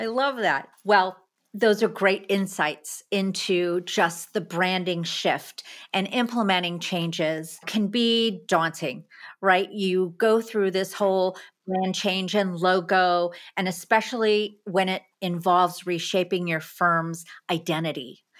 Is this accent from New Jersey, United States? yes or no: yes; Freehold, New Jersey, United States; So I grew up in Freehold in a ranch.